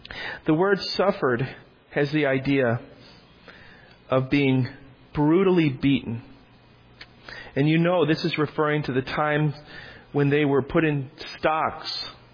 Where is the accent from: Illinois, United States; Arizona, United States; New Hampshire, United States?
Illinois, United States; Oak Forest; also born or lived in Ponchatoula, Louisiana; So I moved from Ponchatoula, Louisiana, back to Oak Forest, Illinois, to be with my father and my stepmom.